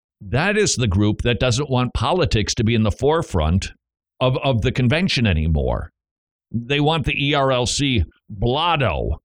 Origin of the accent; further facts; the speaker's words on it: Minnesota, United States; I'm from Minnesota, and I remember the Hee-haw better than the boy from Tennessee.